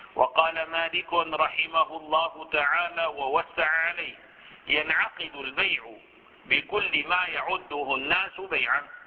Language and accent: Arabic; Damascus, Damascus Governorate, Syria; كلنا مثلا في بلدتنا دمشق